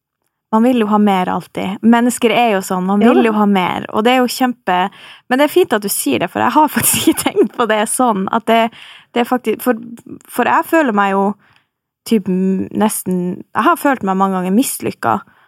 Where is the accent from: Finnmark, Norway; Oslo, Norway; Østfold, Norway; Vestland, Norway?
Finnmark, Norway; Men nei, jeg er fra Finnmark.